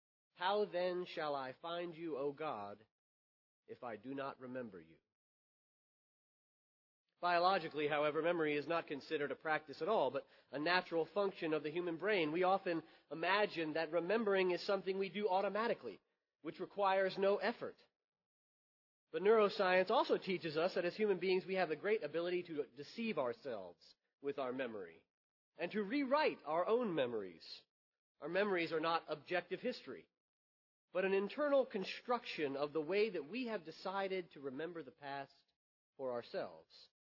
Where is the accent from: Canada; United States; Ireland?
United States; Pennsylvania; Growing up in Pennsylvania with a Southern family, I discovered this truth when trying to describe the Civil War.